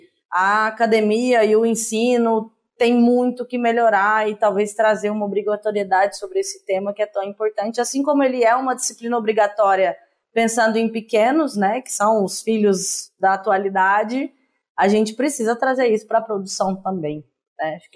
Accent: Minas Gerais, Brazil; Eu sou do interior de Minas Gerais, entendeu? Eu cresci, né, com essa experiência de churrasco de fim de ano

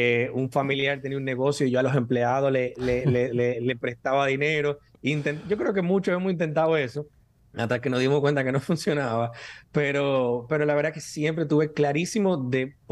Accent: Santo Domingo, Distrito Nacional, Dominican Republic; Mi papá de Santiago, yo tengo una buena parte de mí santiaguera, pero nací en Santo Domingo, soy capitaleño

